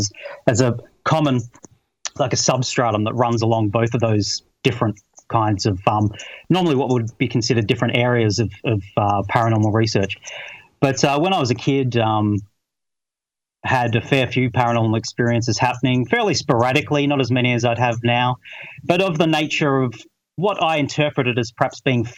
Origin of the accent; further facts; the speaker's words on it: Victoria, Australia; now in -; I'm 42 years old. I'm an Australian. I'm from the state of Victoria, from the Mornington Peninsula, which is south of Melbourne. And I've lived all my life in Victoria, lived up in the Dandenong Ranges there, east of Melbourne at one stage.